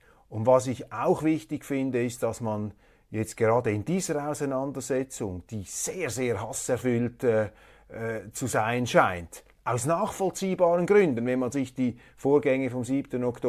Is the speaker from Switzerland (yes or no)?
yes; Switzerland; Aber ich glaube, wir müssen wegkommen von dieser Rechthaberei, gerade als Schweizer.